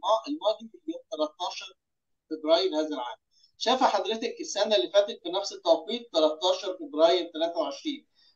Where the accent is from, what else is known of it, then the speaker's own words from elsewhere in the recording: Egypt; حتى عندنا في مصر يعني ملاحظ إن هذا الشتاء جاي لطيف جدا جدا